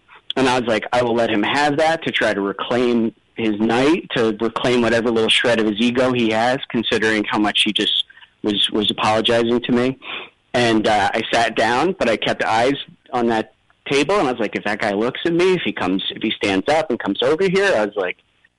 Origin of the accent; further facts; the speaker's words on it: United States; And I said, listen, I'm American.